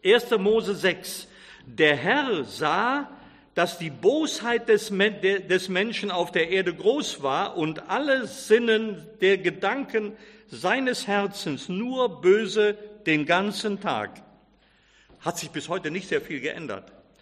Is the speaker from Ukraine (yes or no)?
no; Rhineland, Germany; wie man bei uns im Rheinland sagt, die haben das verdorben, versemmelt